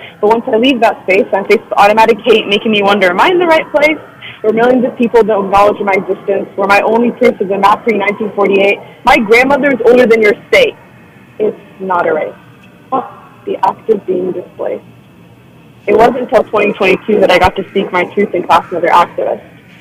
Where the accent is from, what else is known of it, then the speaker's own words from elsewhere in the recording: Palestine; Growing up Palestinian and growing up in the West, I grew up with people not speaking about Palestine.